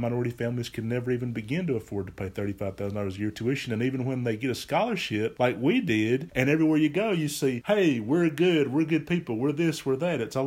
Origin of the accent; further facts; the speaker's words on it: Alabama, United States; Now, the county that I grew up in Alabama, there was one school.